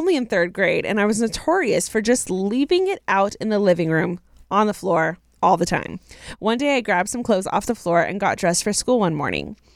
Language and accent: English; Wisconsin, United States; And I'm from Wisconsin.